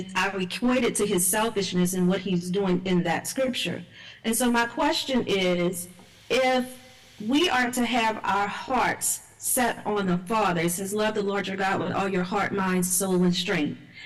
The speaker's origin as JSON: {"language": "English", "town": "New Orleans", "region": "Louisiana", "country": "United States", "said": "New Orleans, Louisiana."}